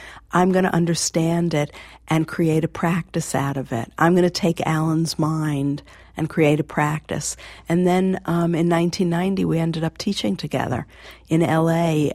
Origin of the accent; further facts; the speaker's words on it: United States; But for me as an American, it came over clean and I could penetrate.